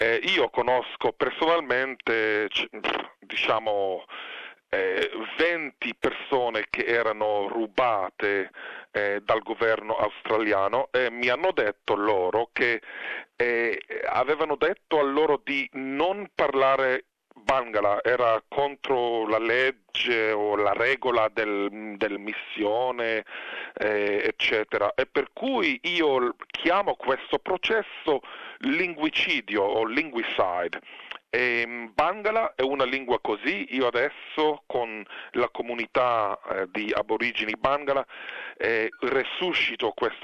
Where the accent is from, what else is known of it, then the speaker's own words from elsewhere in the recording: Israel; born there; Italian is a second language; also born or lived in Duino, Italy; per cui io sono nato in Israele e purtroppo mia mamma non parlava l'italiano, allora non è che parlavamo l'italiano a casa, ma all'età di 16 anni sono andato a Duino, vicino a Trieste